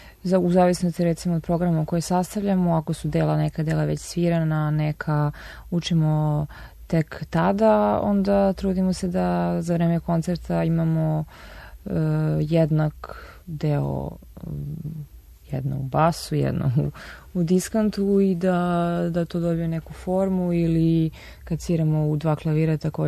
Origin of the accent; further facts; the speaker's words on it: Belgrade, Serbia; moved away; jer je to Beograd mesto gde smo odrasli